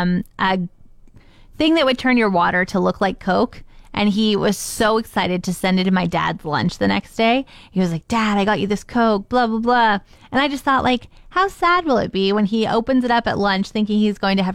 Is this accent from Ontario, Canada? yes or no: yes; Ontario, Canada; but I guess I'm just from Ontario.